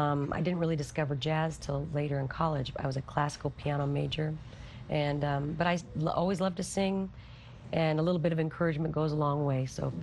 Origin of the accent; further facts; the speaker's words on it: Omaha, Nebraska, United States; also born or lived in Bay Area / Minneapolis; now in Kansas City, United States; I was from Omaha, and from Omaha, but I spent some time in the Bay Area. I spent some time in Minneapolis and then to Kansas City